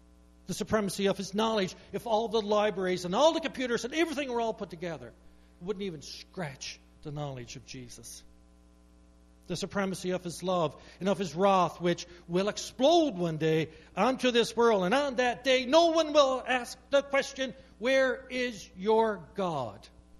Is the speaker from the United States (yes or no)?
no; Newfoundland and Labrador, Canada; Now, I grew up in Newfoundland, right beside the ocean, and we saw lots and lots of strong storms, didn't we?